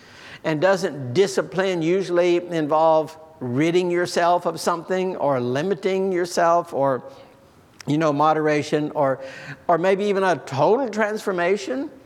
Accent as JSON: {"language": "English", "region": "Mississippi", "country": "United States", "tie": "born or raised there", "said": "You know, I was raised in the Bible Belt. Next to our house was a little country store in Mississippi, and next to that was a little country church."}